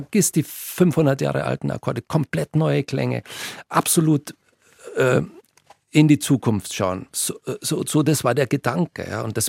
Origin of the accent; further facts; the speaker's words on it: Bavaria, Germany; Aus Bayern sowieso, wenn Sie aus Bayern nach Berlin fahren, der meinte, ich komme aus dem Urwald.